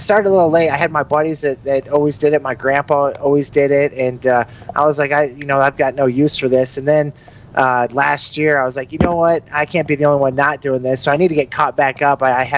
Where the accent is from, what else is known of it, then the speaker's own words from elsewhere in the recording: Illinois, United States; now in Colorado, United States; I used to more so when I grew up in Illinois and more in the country to go hit the small ponds and bass fish